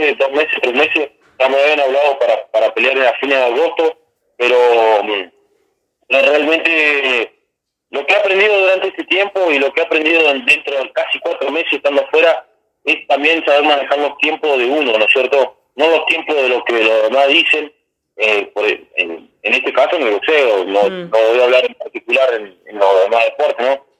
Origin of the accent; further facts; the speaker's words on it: Clemente Onelli, Río Negro, Argentina; a toda la línea sur, a todo mi pueblo querido Clemente Nelly, a todo alrededor